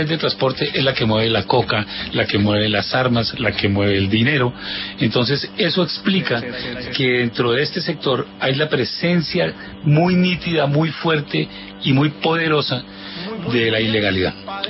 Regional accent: Colombia; lo que somos los colombianos y de lo que es nuestro país

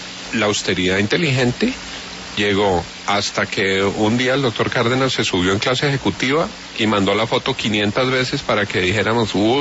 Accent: Colombia

